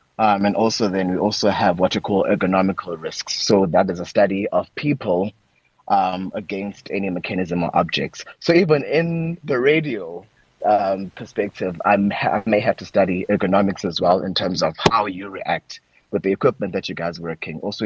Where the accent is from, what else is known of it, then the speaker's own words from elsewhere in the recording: Cape Town, Western Cape, South Africa; now in Johannesburg, South Africa; I'm from Cape Town, but because of work, I'm now based in Joburg.